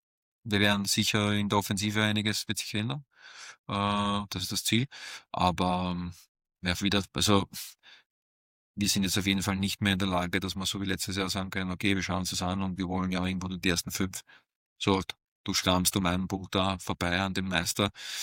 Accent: Austria; als Österreicher

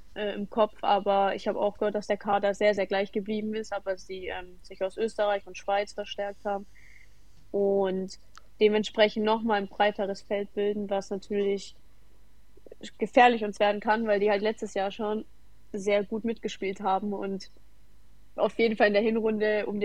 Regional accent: Nuremberg, Bavaria, Germany; now in Leipzig, Germany; ich bin 20 Jahre alt, ich komme ursprünglich aus Nürnberg

